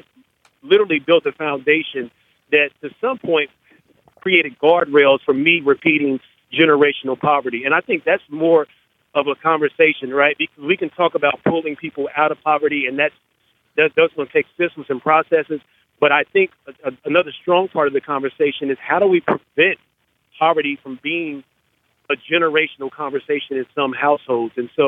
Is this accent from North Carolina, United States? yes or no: no; Cincinnati, Ohio, United States; my mom was a teen parent, so she had me at 15, and we grew up in Over the Rhine